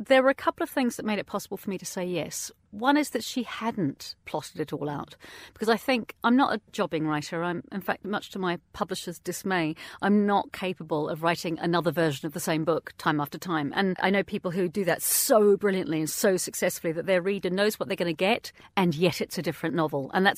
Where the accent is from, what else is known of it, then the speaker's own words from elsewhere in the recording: New Zealand; now in London, United Kingdom; I grew up in New Zealand and have been back. I was born in London, have been back here for over 33 years.